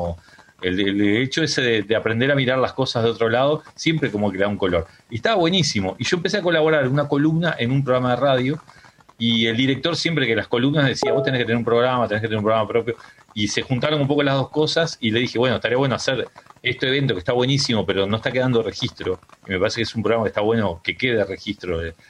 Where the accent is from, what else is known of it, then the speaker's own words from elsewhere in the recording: Uruguay; accent: Uruguayan; moved away; also born or lived in Spain; yo llegué a trabajar allá en España como en 4 radios diferentes, y era raro por el tema del acento, yo nunca perdí el acento uruguayo